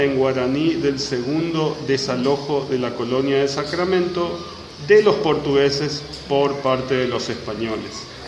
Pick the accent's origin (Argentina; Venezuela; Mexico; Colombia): Argentina; Chaco; Yo soy chaqueño, egresado de la Universidad Nacional del Nordeste.